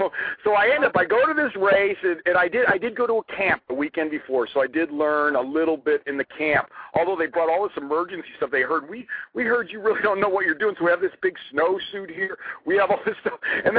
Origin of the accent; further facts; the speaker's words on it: California, United States; And I'm from California.